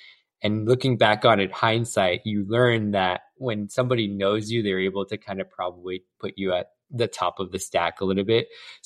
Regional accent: San Diego, California, United States; I was born and raised in San Diego, and I grew up in Rancho Bernard, went to Rancho Bernard High School, went to UCSD

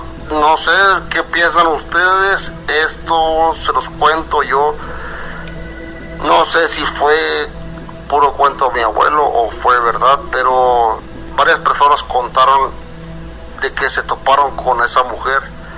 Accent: Reynosa, Tamaulipas, Mexico; soy de Reynosa, Tamaulipas.

